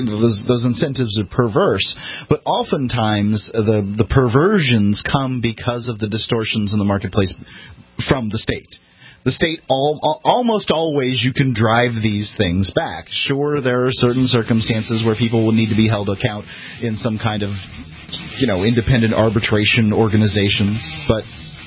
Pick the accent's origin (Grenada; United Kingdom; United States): United States; the South; I'm not going to besmirch people from the South. I'm from the South.